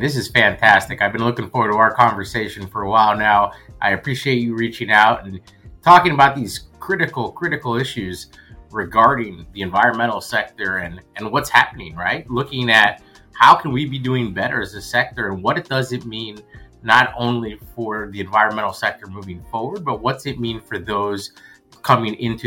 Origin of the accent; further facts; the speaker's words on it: West Virginia, United States; So I grew up in West Virginia. I grew up in a very rural area